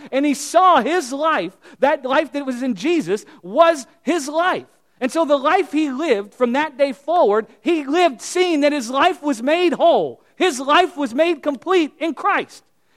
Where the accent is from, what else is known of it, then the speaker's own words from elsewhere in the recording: United States; I'm thinking about the life that's in America because I'm from America.